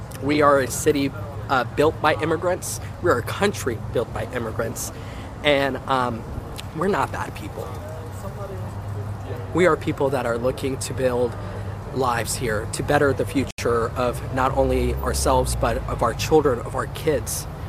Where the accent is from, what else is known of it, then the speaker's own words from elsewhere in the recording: Charlotte, North Carolina, United States; I live in East Charlotte. I grew up in East Charlotte.